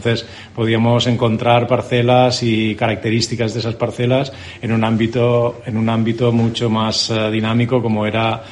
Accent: Alginet, Valencian Community, Spain; born there; now in Carlet, Spain; ahora vivo en la comarca de la Ribera Alta, concretamente yo soy nacido en Alginet y evidentemente pues también resido en Carlet

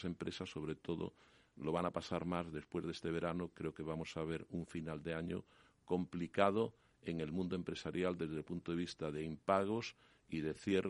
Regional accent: Galicia, Spain; Entonces yo, que soy gallego, a veces digo, a según.

